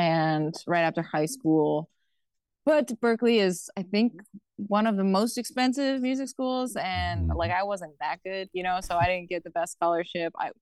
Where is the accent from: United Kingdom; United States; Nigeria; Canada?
Canada; Quebec; I'm from Odinak First Nation, Abenaki community in Quebec